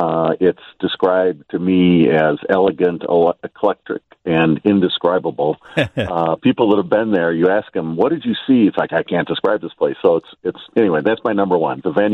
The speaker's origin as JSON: {"language": "English", "town": "Chicago", "region": "Illinois", "country": "United States", "tie": "born or raised there", "said": "So I grew up in the Chicago area and started traveling to Hawaii on a regular basis"}